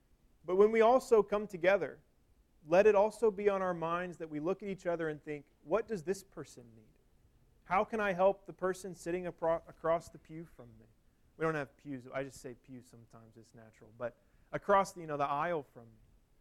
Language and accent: English; Missouri, United States; it would snow every winter where I grew up in Missouri.